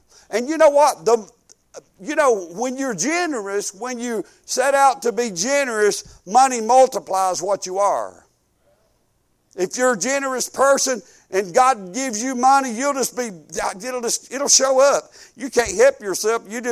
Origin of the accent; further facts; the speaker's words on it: Alabama, United States; we're up here from Alabama. We're in Tennessee.